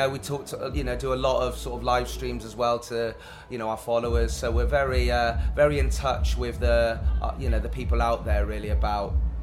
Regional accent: United Kingdom; You know, we are British, as they say, yeah.

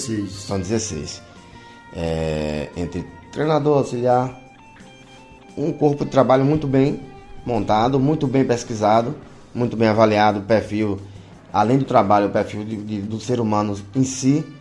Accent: Riachão do Jacuípe, Bahia, Brazil; Sou de Riachão, Jacuípe, 70 quilômetros de Feira de Santana.

